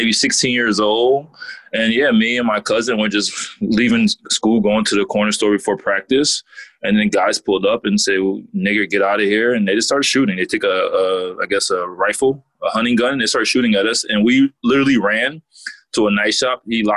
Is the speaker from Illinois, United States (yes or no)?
no; Katy, Texas, United States; also born or lived in East Coast; So growing up in Texas, it was very, very difficult. You know, I was the only child at the time, my mom and dad, and they worked hard.